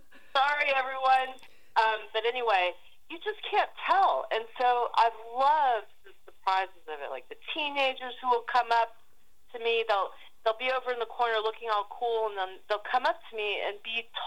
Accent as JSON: {"language": "English", "town": "Los Angeles", "region": "California", "country": "United States", "tie": "born or raised there", "said": "I also flew out to my hometown of L.A."}